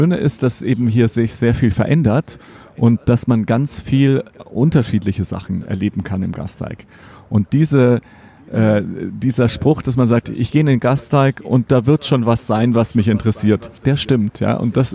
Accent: Bavaria, Germany; Also für mich der Starnberger See, wo ich herkomme.

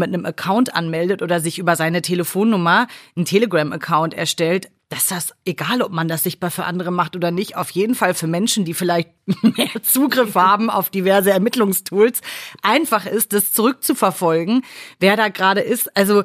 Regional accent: North Rhine-Westphalia, Germany; ich komme aus Nordrhein-Westfalen, also das ist auch nah an der holländischen Grenze.

